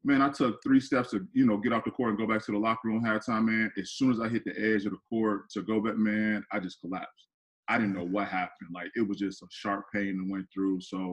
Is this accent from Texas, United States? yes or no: no; Joliet, Illinois, United States; like I grew up in Joliet, we were the number one team in the state for so long.